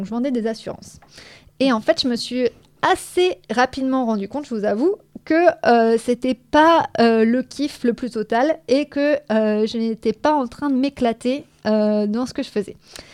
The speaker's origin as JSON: {"language": "French", "region": "northern France", "country": "France", "moved": "as an adult", "lives_now": "Marseille, France", "said": "moi, j'ai 33 ans. À la base, je viens du nord de la France, donc pas marseillaise de naissance, mais plutôt marseillaise de cœur. Et moi, j'ai découvert Marseille quand j'avais 18 ans. En fait, je suis venue ici pour mes études."}